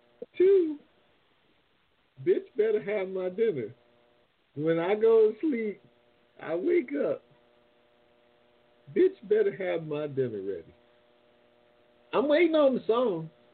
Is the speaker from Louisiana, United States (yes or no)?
yes; New Orleans, Louisiana, United States; I'm from New Orleans. It's different.